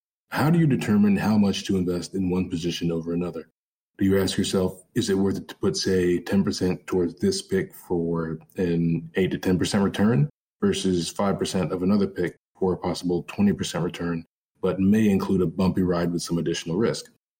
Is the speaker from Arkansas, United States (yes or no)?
no; Virginia, United States; I'm from Virginia.